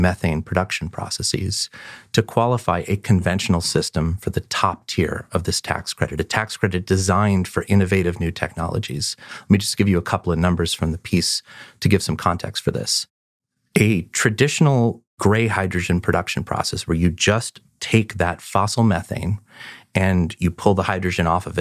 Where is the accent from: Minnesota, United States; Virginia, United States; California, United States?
California, United States; This actually happens in my home state of California